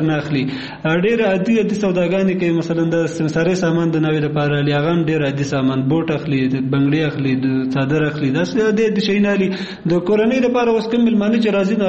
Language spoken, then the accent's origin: Pashto; Kunar, Afghanistan; زه اصلا د کونړ ولایت اوسېدونکی یم. ګوره ما په نورستان کې وخت هم تېر کړی.